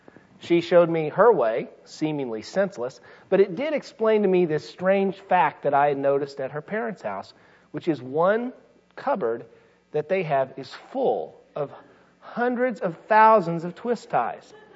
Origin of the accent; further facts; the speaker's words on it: Indiana, United States; I'm from Indiana.